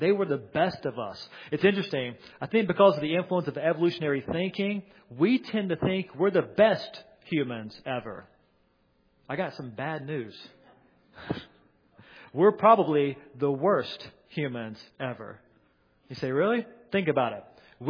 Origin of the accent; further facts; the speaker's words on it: North Carolina, United States; First of all, I'm from North Carolina originally.